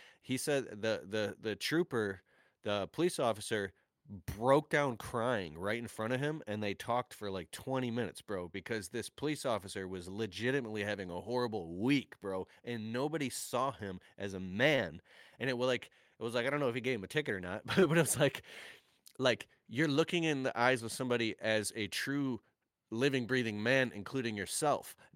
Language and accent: English; Detroit, Michigan, United States; You know, I remember being a kid growing up in Metro Detroit. I mean, I've lived in 31 homes. I've had 50 jobs. I went to 14 schools.